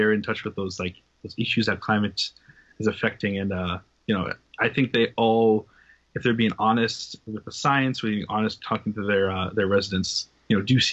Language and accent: English; Weymouth, Massachusetts, United States; whether it's Scituate or Cohasset or my hometown of Weymouth